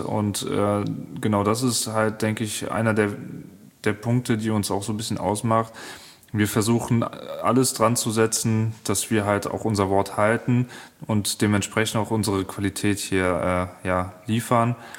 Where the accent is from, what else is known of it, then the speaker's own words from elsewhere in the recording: Niederbiber, Rhineland-Palatinate, Germany; wir kommen selber hier aus Niederbiber